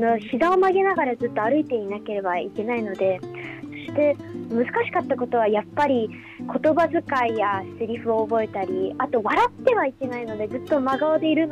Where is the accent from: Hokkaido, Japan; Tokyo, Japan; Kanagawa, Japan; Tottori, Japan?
Tokyo, Japan; 出身は東京となります。